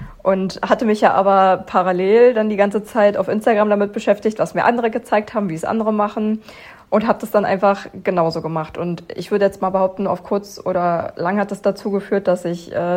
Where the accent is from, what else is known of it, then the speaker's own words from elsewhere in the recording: Berlin, Germany; ich bin 23 Jahre alt. Ich komme aus Berlin